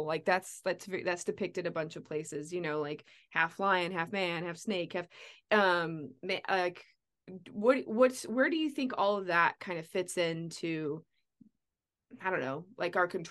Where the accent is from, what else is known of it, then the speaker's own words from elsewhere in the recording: New Mexico, United States; I mean, I'm from New Mexico, and like there's this like lava valley.